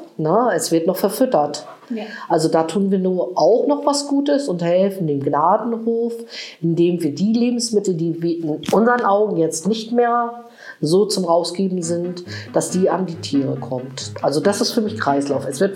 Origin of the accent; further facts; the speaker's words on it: East Germany, Germany; Wir kommen ja aus der DDR, wir sind DDR-Bürger und in der DDR gab es damals keine hohen Gehälter.